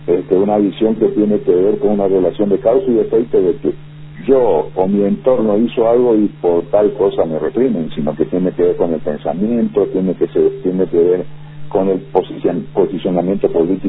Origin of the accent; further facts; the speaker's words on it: Argentina; also born or lived in Paraguay; Hice la escuela primaria, la secundaria en Argentina, mi cultura era argentina.